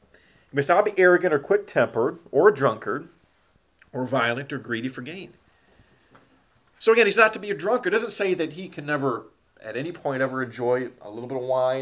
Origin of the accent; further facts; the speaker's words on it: Houghton Lake, Michigan, United States; I've pastored up in my hometown, for example, which, if you know anything about Houghton Lake, it's very much a retirement town. You know, resort town